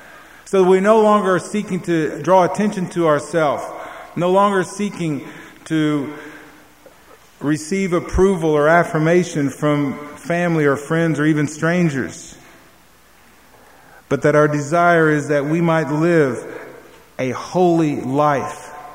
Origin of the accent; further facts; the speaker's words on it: Texas, United States; Now, I grew up in the South, in Texas, and people had revivals all the time, the revival meetings.